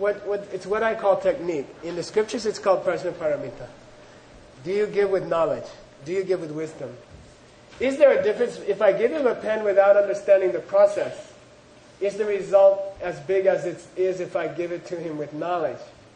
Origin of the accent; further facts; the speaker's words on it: United States; Rinpoche, you know, I'm American.